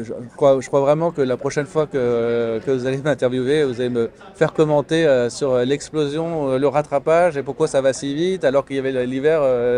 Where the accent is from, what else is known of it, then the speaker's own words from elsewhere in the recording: France; la France, qui est un pays que je connais bien puisque je suis français